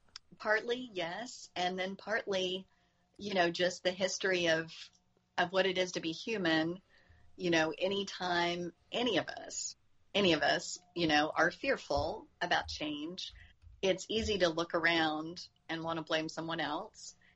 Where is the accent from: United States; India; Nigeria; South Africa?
United States; Tennessee; at least where I grew up in East Tennessee, a sense of connection with the Scotch-Irish.